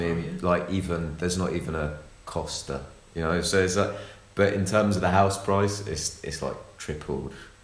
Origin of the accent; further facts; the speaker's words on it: London, United Kingdom; I'm from Holston in North London.